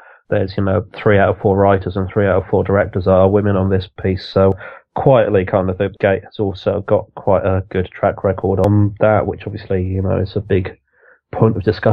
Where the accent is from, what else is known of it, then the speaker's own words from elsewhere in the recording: Greece; I mean, I grew up in Greece